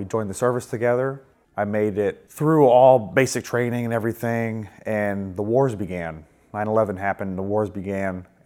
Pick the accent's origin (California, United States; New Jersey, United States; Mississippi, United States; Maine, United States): Maine, United States; Augusta; I am from Augusta, Maine.